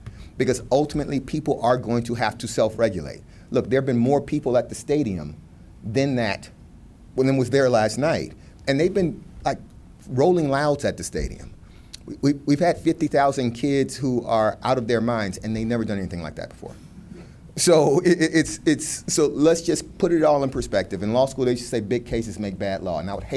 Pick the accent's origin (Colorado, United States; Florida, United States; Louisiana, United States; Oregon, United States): Florida, United States; Miami Gardens; I saw the pictures also. That's my hometown. That's Miami Gardens.